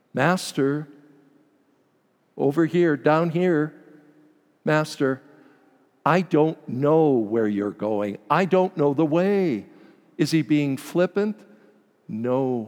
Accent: Butte, Montana, United States; And I thought, "Oh dear God, I'm from Butte. Where are these people from?"

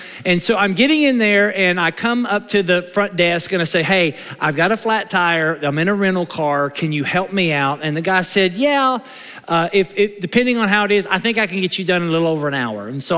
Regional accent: Naples, Florida, United States; he's heard I'm from Naples, Florida, okay?

